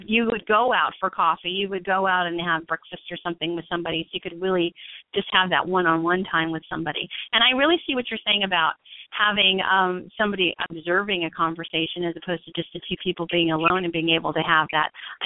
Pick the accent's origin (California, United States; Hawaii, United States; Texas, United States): California, United States; Yeah. I'm from California. I'm from